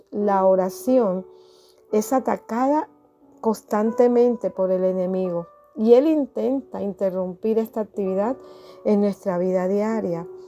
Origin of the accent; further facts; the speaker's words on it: Ávila, Castile and León, Spain; de Ávila.